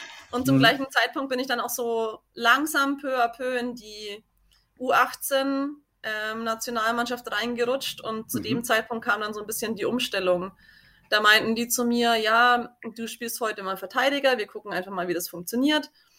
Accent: Bavaria, Germany; ich bin aus dem Landkreis Kulmbach.

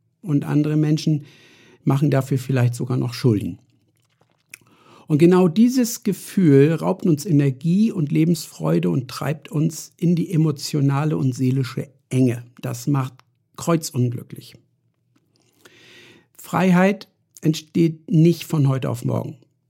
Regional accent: Northern Germany, Germany; Bin ja Norddeutscher, hört man ja auch.

